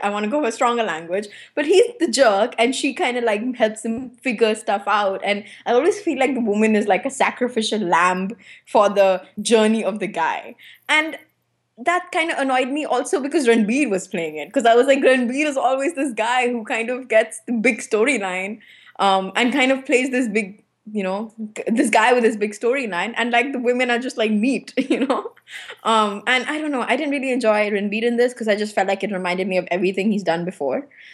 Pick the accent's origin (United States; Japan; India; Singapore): India; those kind of decisions that we make as adults, as Indian women and men, adults, are not really shown in movies.